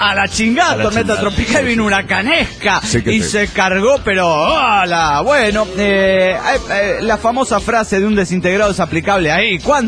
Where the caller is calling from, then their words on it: Cancún, Quintana Roo, Mexico; de Cancún, Quintana Roo.